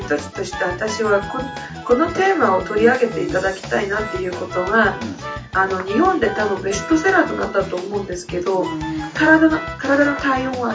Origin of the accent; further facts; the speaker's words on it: South Korea; Japanese is a second language; 私韓国人なので